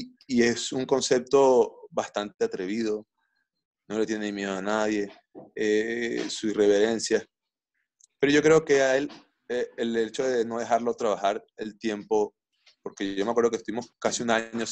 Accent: Caracas, Capital District, Venezuela; Todo el mundo sabe que yo soy de Caracas

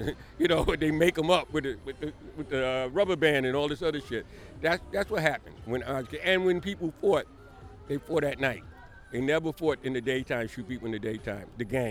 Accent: Brownsville, New York, United States; When I grew up in Brownsville, when we had Brownsville Day

